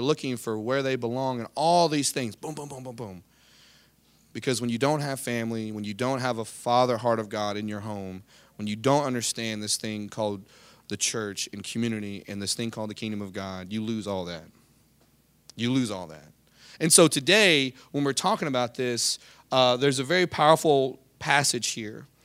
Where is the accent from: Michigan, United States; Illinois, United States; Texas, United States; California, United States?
Texas, United States; Houston; I grew up very unchurched in Houston, Texas.